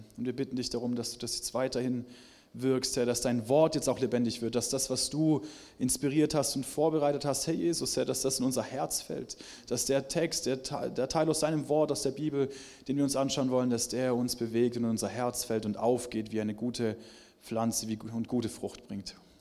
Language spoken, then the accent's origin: German; Reutlingen, Baden-Württemberg, Germany; Also ich komme ja unten aus dem Tal da, aus Reutlingen